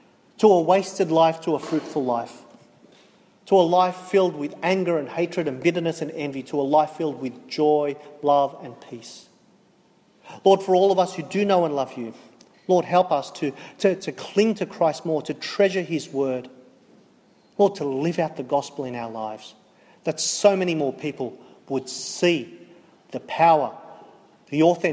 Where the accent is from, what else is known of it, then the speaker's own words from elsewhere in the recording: Sydney, New South Wales, Australia; I can write a story about how I've moved countries, how I grew up in Sydney